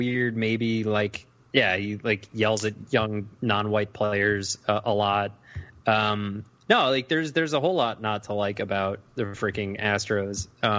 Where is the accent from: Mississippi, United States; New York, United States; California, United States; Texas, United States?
New York, United States; I grew up in the New York area. My mom was a Yankee fan.